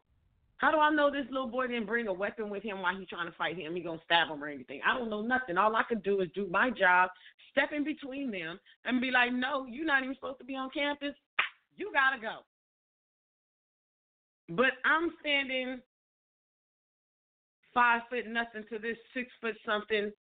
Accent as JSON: {"language": "English", "town": "Compton", "region": "California", "country": "United States", "said": "I was raised by wolves, my nigga. I'm from Compton."}